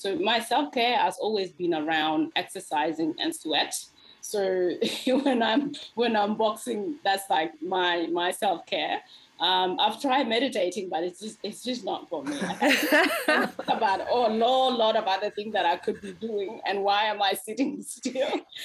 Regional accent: Australia; I think growing up in Australia, I read a lot of memoirs.

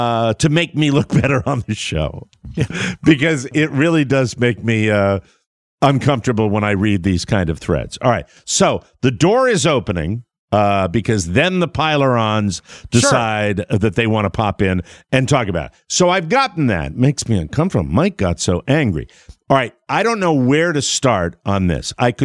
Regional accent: Ireland; And I've been drinking, and I'm Irish, and I get angry at that.

